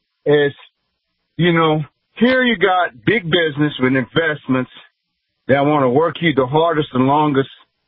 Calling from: New Iberia, Louisiana, United States; New Iberia, Louisiana.

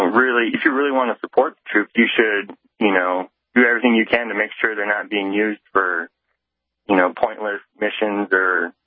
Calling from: Lincoln, Nebraska, United States; Lincoln, Nebraska.

